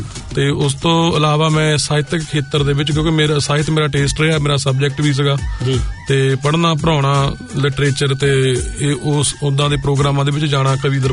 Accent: Wajidpur, Punjab, India; now in New Zealand; ਮੇਰੇ ਪਿੰਡ ਵੱਲੋਂ ਅੱਧਾ ਵਜੀਦ ਨਿਊਜ਼ੀਲੈਂਡ ਦੇ ਵਿੱਚ ਬੈਠਾ ਆ।

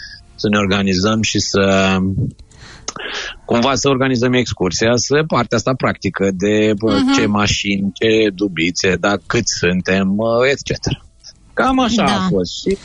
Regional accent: Romania

